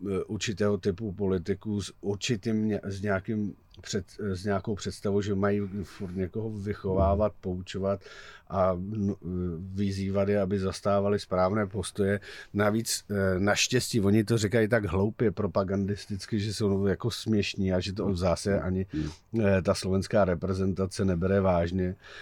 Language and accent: Czech; North Moravia, Czechia; jiní jsme my ze Severní Moravy